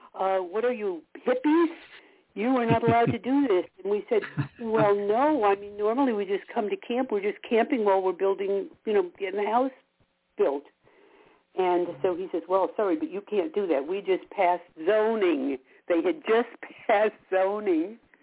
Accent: California, United States; also born or lived in New York; now in Maine, United States; So started off in New York. From there, at the age of one, I headed out to California

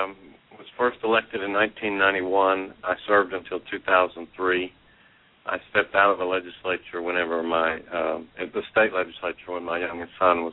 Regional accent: Texas, United States; But I'm from East Texas. The truth of the matter is I was born in South Texas, and lived from Freer to Corpus Christi, and then I lived out in West Texas.

